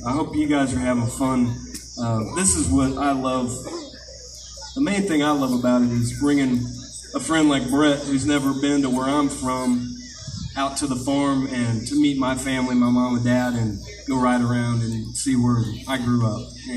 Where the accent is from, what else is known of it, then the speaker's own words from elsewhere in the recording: United States; I had a verse about growing up in Muskota.